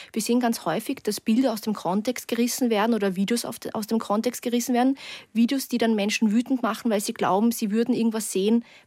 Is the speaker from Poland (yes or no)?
no; Graz, Styria, Austria; Zum Beispiel, ich komme aus Graz, einer Stadt in Österreich.